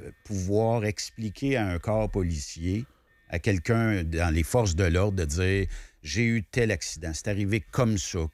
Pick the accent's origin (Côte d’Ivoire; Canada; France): Canada; Ben, c'est parce que là, on est un Canadien.